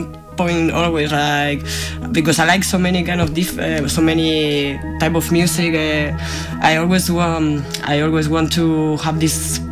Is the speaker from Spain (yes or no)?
yes; Murcia, Region of Murcia, Spain; moved away as an adult; now in Berlin, Germany; Yeah, I'm coming from Murcia, from Spain.